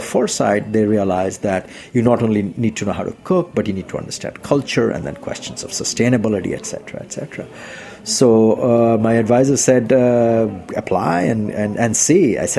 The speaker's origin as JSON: {"language": "English", "country": "India", "said": "I didn't know anything about yoga, even though I'm Indian. But I think my being Indian was at least one compelling reason I got that job"}